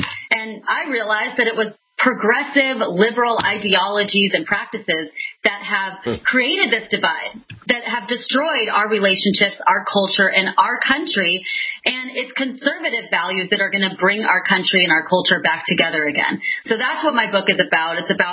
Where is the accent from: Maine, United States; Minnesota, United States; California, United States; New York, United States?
California, United States; I'm born and raised in California my whole life. I used to love my beautiful state.